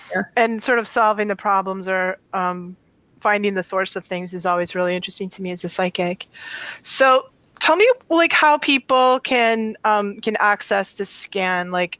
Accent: New England, United States; I'm from New England, so it's like an epidemic here.

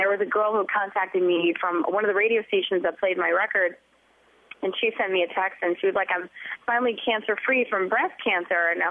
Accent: Baroda, Michigan, United States; also born or lived in Florida / New York; I had lived in Florida, and I moved to New York, and I'm actually originally from Baroda, Michigan.

